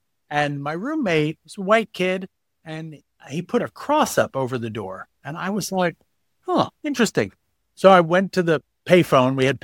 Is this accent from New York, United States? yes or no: yes; New York City, New York, United States; I grew up in the Upper West Side in New York City in the 70s and the 80s. It was a certain ethos to the place.